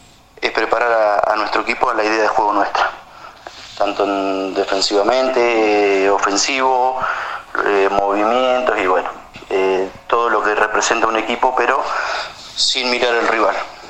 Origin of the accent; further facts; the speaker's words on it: Hinojo, Buenos Aires Province, Argentina; Iba todo a los partidos acá, porque bueno, soy de Hinojo y me gusta los domingos ir a la cancha.